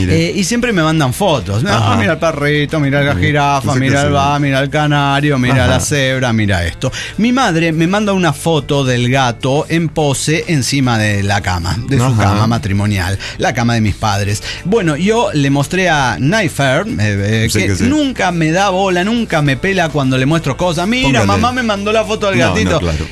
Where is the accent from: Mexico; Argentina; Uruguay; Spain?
Mexico; Querétaro; de Querétaro, México.